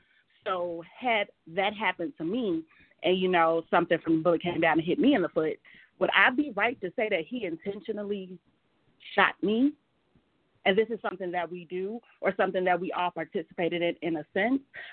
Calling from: Chicago, Illinois, United States; Hey, honey … I'm from Chicago.

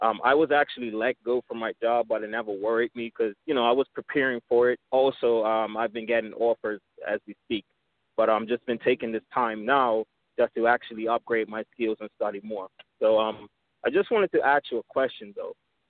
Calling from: West Palm Beach, Florida, United States; I'm calling from West Palm Beach, Florida.

